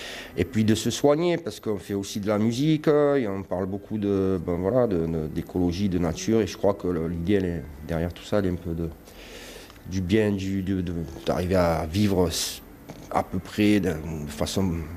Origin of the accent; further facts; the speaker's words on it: Port-de-Bouc, Provence-Alpes-Côte d'Azur, France; moi je suis de Port-de-Bouc, c'est à l'extrémité de la Crau, au bord de mer.